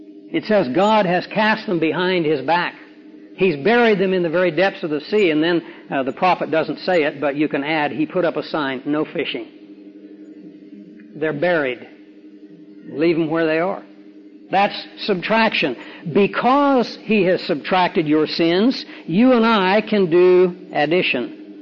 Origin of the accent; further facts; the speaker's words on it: Australia; I said, now, I'm from Australia and here I am in China.